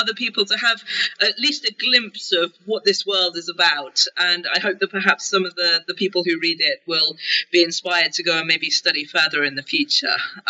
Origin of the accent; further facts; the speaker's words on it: United Kingdom; I'm a Brit